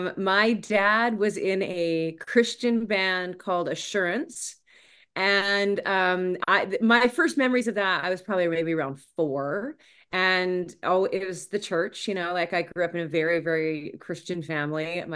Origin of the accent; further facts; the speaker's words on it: Abbotsford, British Columbia, Canada; Born and raised in Abbotsford, went to a ton of schools out there.